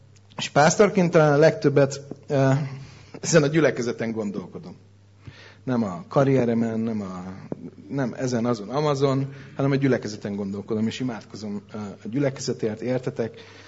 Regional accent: Budapest, Hungary; mondjuk én belvárosi gyerek vagyok, soha nem budapesti belvárosi 5. kerületi parlament mellett nőttem fel

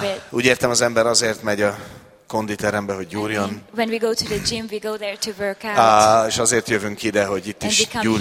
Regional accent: Hungary; tudom, hogy magyarok vagyunk

